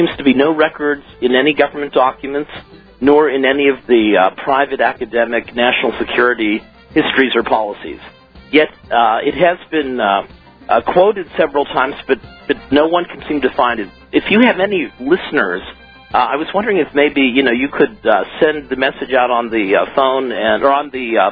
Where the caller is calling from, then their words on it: New York, United States; Yes, I'm calling you from New York, Alex.